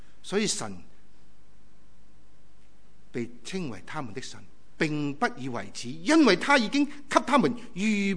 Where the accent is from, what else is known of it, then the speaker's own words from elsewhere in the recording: Tsuen Wan, Hong Kong; 我在荃湾长大。过去我这排很少回荃湾，我回香港我都没回荃湾。